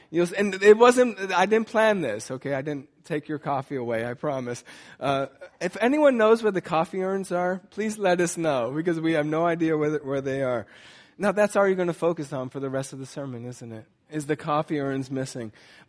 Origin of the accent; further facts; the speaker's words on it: United States; I attribute that a lot to the fact that I'm an American.